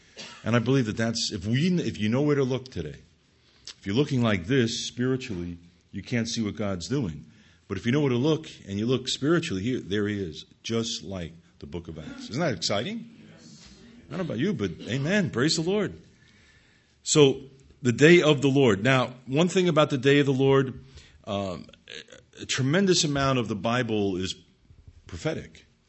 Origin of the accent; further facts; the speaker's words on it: Ronkonkoma, New York, United States; accent: Long Island; now in Pennsylvania, United States; I call Ronkonkoma home, and I kid when I come back, I say I want to get my accent sharpened.